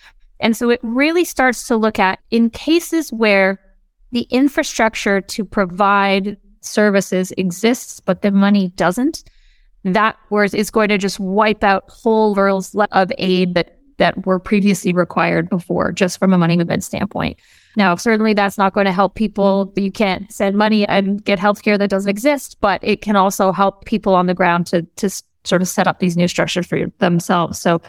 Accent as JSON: {"language": "English", "country": "Canada", "said": "As a Canadian, I would have to donate to an organization."}